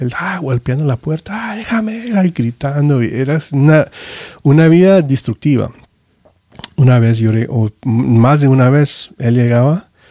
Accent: United States; muchos me preguntan … ¿de dónde vienes? Yo digo, yo soy de Estados Unidos. No, pero ¿de dónde vienes? Y yo no tengo familia afuera de Estados Unidos.

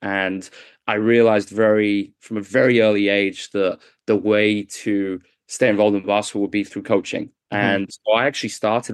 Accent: England, United Kingdom; moved away; So I'm from England originally, as the listeners I'm sure can tell with the accent.

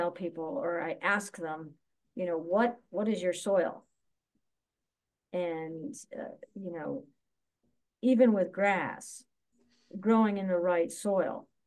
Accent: Pennsylvania, United States; I'm from Pennsylvania, but I don't want the trees and the grass from Pennsylvania here.

